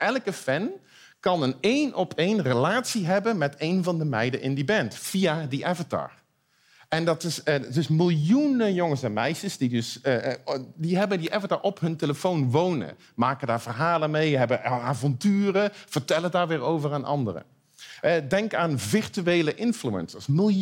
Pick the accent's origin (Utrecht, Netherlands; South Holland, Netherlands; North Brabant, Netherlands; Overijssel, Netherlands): North Brabant, Netherlands; Eindhoven; Nou, ik kom uit Eindhoven, dus ik ben een optimist.